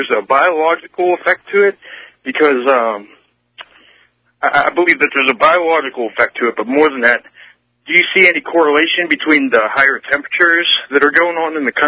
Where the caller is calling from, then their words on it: Pittsburgh, Pennsylvania, United States; Pittsburgh.